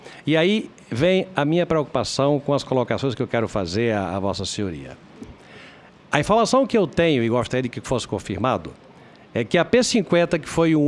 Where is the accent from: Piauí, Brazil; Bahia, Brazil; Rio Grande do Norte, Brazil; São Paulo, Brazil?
Rio Grande do Norte, Brazil; Eu sou do Rio Grande do Norte, doutora Graça, fui governador